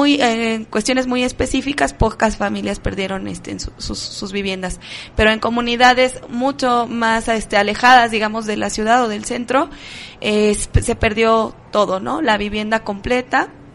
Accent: Izúcar de Matamoros, Puebla, Mexico; soy de Izúcar de Matamoros, un municipio, parte de la Mixteca Poblana.

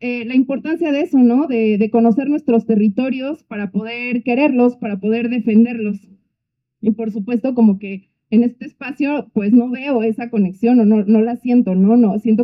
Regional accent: Mexico City, Mexico; aunque yo soy de Ciudad de México, he venido solo como un par de veces

